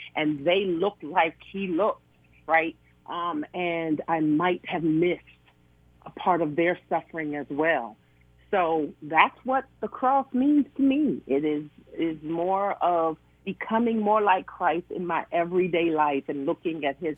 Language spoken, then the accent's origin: English; Oakland, California, United States; I'm from Oakland, California, the land of Black Panthers